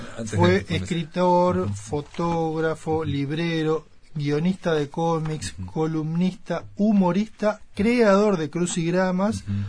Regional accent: Uruguay; Que por eso los argentinos a nosotros cuando nos ven nos dicen, oh, bo, sí. Nos toman un poco el pelo por el bo.

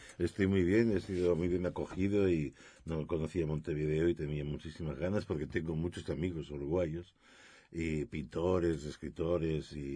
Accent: Barcelona, Catalonia, Spain; Soy catalán, de Cataluña, de Barcelona.

